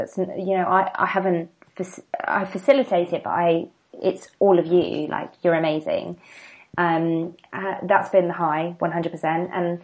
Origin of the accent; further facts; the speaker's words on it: London, United Kingdom; also born or lived in Kent; I've grown up in London. I consider London to be, in fact, yeah, in all the ways I consider London to be my hometown, even though I'm from the seaside in Kent.